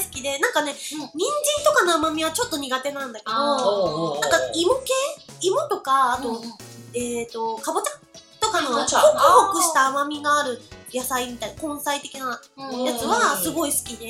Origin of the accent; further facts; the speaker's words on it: Kansai, Japan; 私、関西出身なんだけど、結構煮物に砂糖を入れたりするのね。